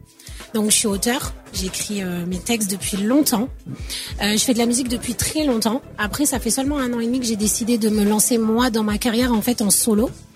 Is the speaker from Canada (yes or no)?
no; Senegal; Ouais, je suis sénégalaise française.